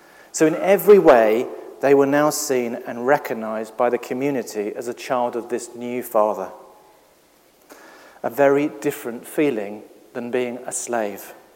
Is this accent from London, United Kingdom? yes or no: yes; Streatham, London, United Kingdom; I grew up in Streatham with most of my family living roads apart.